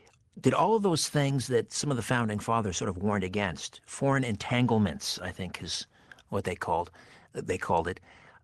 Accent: Canada; And I'm a Canadian, so I'm a bit of an interloper.

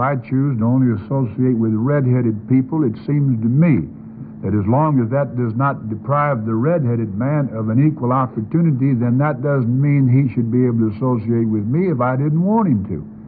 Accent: the South, United States; I am a Southerner.

